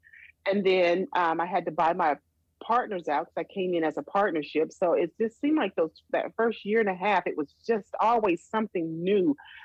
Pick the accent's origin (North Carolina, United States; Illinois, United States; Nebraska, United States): Nebraska, United States; Omaha; now in Alaska, United States; Okay, well, I'm from Omaha, Nebraska, and I clearly saw differences in color when I lived in Omaha.